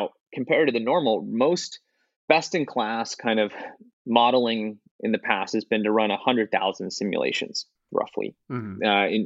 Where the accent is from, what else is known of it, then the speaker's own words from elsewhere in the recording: Pennsylvania, United States; I grew up outside Philadelphia.